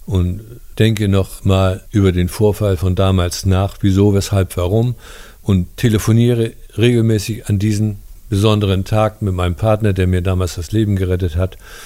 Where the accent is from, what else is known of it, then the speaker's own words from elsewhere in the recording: North Sea coast, Germany; Nach meiner Pensionierung im September 2007 bin ich wieder in meine alte Heimat zurückgegangen. Es ist direkt an der Nordseeküste. Ich liebe diese Gegend hier.